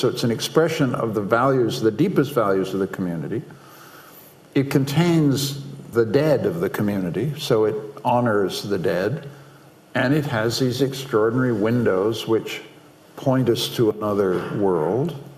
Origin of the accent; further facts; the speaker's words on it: Canada; in a little hillside in Quebec, I'm Canadian